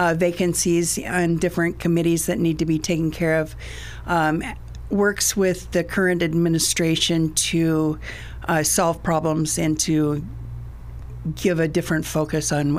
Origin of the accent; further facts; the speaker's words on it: Winston, United States; I am from Winston. I grew up there. My grandparents moved there in 1945. I have four generations that went to Douglas High School.